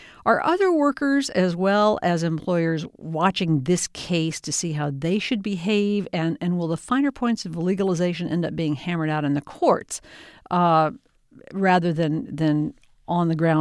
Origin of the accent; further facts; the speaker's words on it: Colorado, United States; Well, you know, Colorado is my home state, and I was there January 1st on this historic day